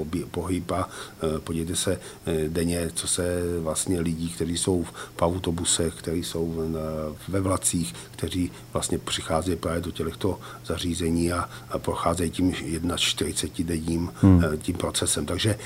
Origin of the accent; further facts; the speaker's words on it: Nymburk, Central Bohemian Region, Czechia; už jenom i proto, že jsem z Nymburka, takže mám k tomu i svůj vztah